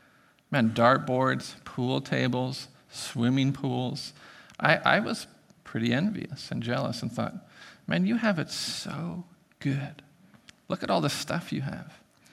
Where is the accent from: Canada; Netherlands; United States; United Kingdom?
Canada; Prince Rupert, British Columbia; When I grew up in Prince Rupert, my parents worked hard. My dad worked at BC Packers Fish Plant.